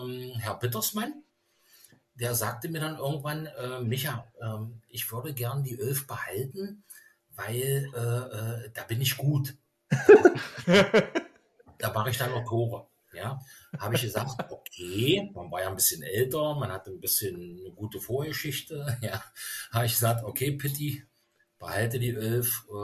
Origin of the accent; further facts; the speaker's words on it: Berlin, Germany; now in Möser, Germany; ich wohne eigentlich schon immer, seit man mich in Schönebeck kennt, im Möser. Ja, wie gesagt, ich bin gebürtiger Berliner.